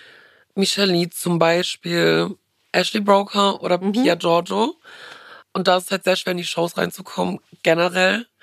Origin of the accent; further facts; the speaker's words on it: Bonn, North Rhine-Westphalia, Germany; Also ich komme aus Bonn